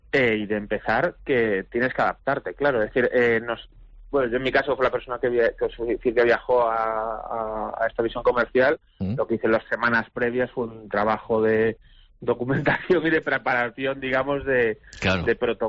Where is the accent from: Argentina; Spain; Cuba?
Spain; Galicia; yo soy gallego